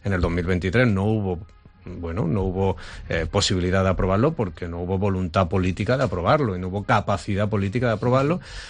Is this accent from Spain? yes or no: yes; Alcudia de Guadix, Andalusia, Spain; also born or lived in Granada; Yo soy de Alcudia, de Guadix, y allí es donde me crié, y allí donde hice, bueno, por ejemplo, la EGB, ¿no? Yo me vine a vivir a Granada en primero de BUP, al Colegio de los Maristas. La familia se trasladó.